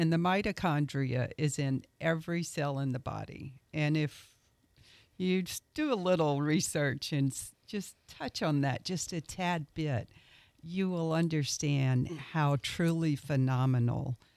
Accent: Louisiana, United States; So I am from Louisiana, and when I moved over, of course, one of the first things I had to do was to find a new center to go

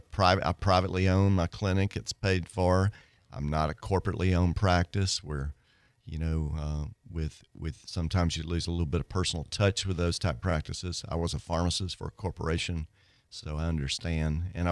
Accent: Mississippi, United States; I'm originally from Mississippi.

